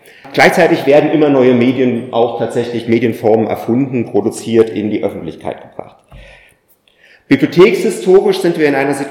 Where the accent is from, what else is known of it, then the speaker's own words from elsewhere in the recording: Switzerland; Ich spreche in dem Vortrag aber als Schweizer zu anderen SchweizerInnen.